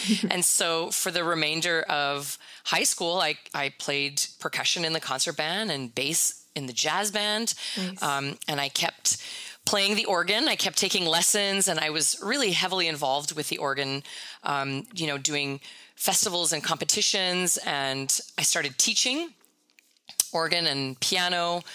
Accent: Winnipeg, Manitoba, Canada; I'm originally from Winnipeg, and more specifically from St. Boniface, the French quarter of Winnipeg. So I am a proud Franco-Manitoban.

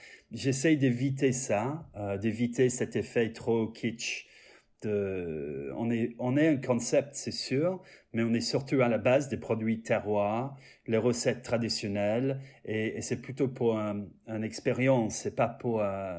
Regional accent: London, United Kingdom; Moi, j'ai grandi à Fulham. On avait au moins 5 ou 6 ou 7 familles françaises dans la rue quand j'étais en train d'agrandir à Londres.

